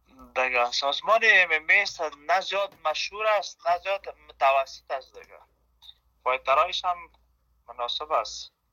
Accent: Afghanistan

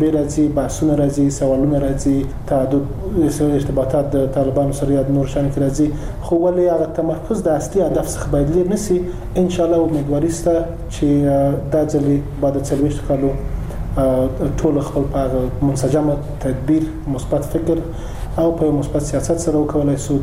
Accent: Afghanistan; موږ افغانان یو ستر هدف لرو، هغه هدف سوله ده او د وطن آبادی ده.

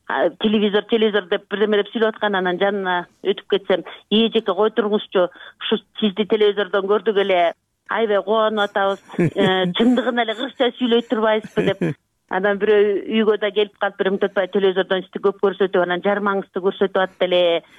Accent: At-Bashy, Naryn Region, Kyrgyzstan; now in Naryn, Kyrgyzstan; Өзүм ат башта туулуп өскөм.

